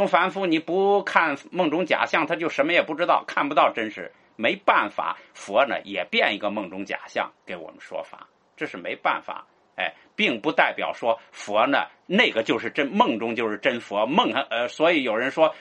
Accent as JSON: {"language": "Chinese", "country": "China", "said": "就是我们中国人译的这个经呢"}